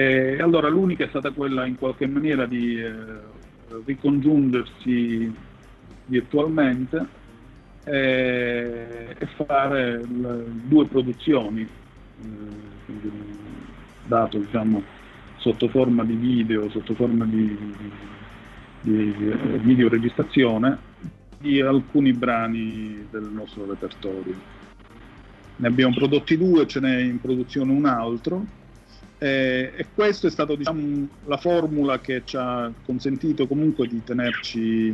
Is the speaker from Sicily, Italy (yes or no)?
yes; Palermo, Sicily, Italy; siamo entrambi di Palermo, però a vivere a Palermo sono rimasto solo io